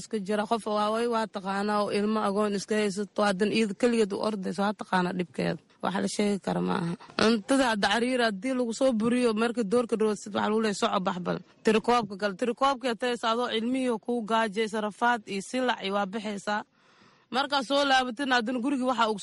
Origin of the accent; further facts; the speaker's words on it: Mogadishu, Banaadir, Somalia; Aniga Muqdisho ka imaaday.